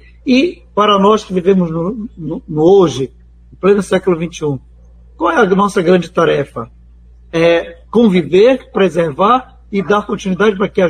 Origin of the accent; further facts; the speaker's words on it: Amapá, Brazil; born there; Eu sou da Amazônia, meu lugar de fala é esse lugar que está aqui atrás de mim, que é o território de onde eu nasci, que é o estado do Amapá.